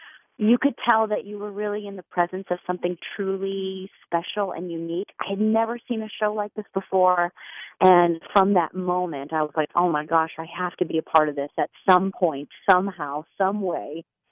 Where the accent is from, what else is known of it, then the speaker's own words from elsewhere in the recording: Minnesota, United States; Well, I grew up in the Midwest, in Minnesota.